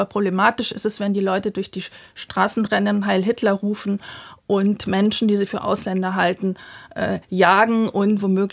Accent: Bavaria, Germany; Ich komme aus Bayern

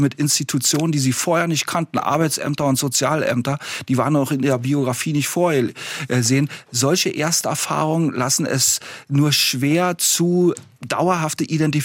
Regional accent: Berlin, Germany; als Berliner, als Ostberliner habe ich natürlich immer zur Hälfte in Westberlin gelebt

